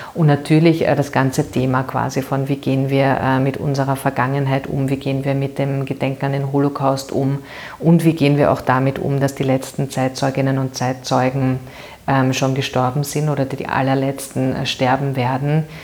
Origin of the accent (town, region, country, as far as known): Vienna, Austria; born or raised there